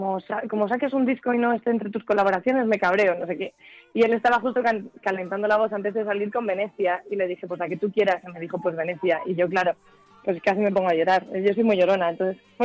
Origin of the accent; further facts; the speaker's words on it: Urbaneja del Castillo, Castile and León, Spain; Pues es en mi pueblo, que es un pueblo que está en Burgos, se llama Urbaneja del Castillo, sí. Y yo tocaba siempre en la calle